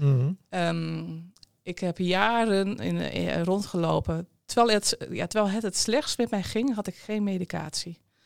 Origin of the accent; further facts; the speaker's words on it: Friesland, Netherlands; want ik ben Fries, dus ik ben Mem.